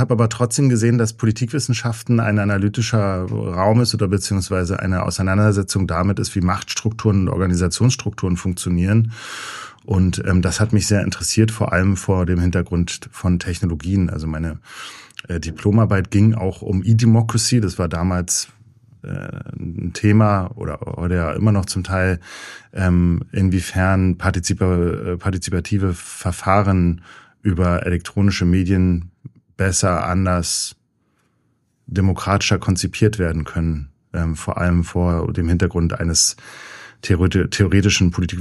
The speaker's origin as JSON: {"language": "German", "region": "Berlin", "country": "Germany", "tie": "born or raised there", "said": "Ja, Ostberliner."}